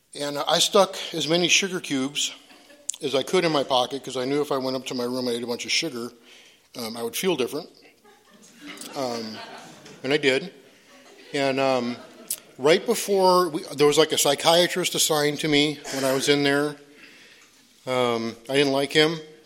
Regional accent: Minnesota, United States; born there; I was a little kid. I was born in Minnesota

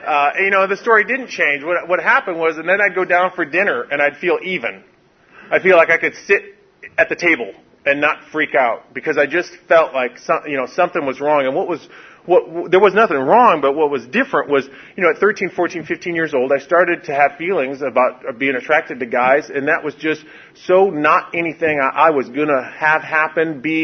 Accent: Detroit, Michigan, United States; Because I'm from Detroit, So the deal is that I was in the I was in my room, and I'd listen

